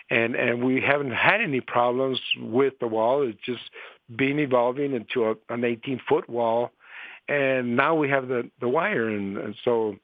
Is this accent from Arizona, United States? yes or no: yes; Nogales, Arizona, United States; I was born here in Nogales in 1952.